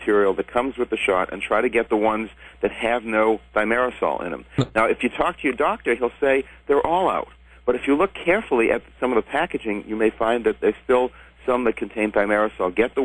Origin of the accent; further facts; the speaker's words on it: Silver Spring, Maryland, United States; No, I'm from Silver Spring, Maryland. It's a suburb of Washington, D.C.